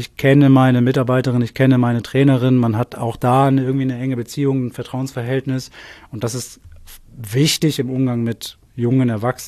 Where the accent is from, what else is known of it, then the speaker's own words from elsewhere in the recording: Hamburg, Germany; Also ich komme aus Hamburg, ich habe meine gesamte Fußballsozialisation in Hamburg verbracht.